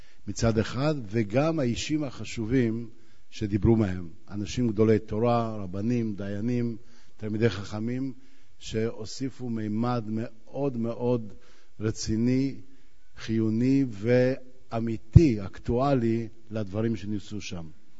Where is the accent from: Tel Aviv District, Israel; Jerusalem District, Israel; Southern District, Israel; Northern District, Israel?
Jerusalem District, Israel; Jerusalem; אני יודע על ירושלים, אני ירושלמי, אז אני חייב לשאת בכבודה של ירושלים